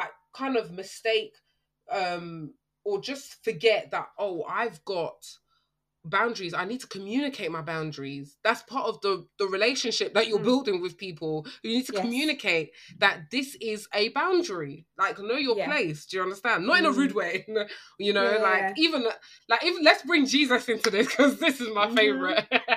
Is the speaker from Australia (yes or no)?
no; Ghana; Like, I think for me, I'm Ghanaian